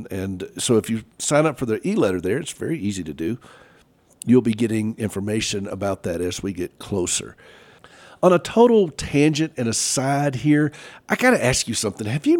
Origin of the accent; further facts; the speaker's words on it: the South, United States; I mean, I grew up in the South, okay? So I get words mispronounced and say things all the time. You know, that's just part of being in the South.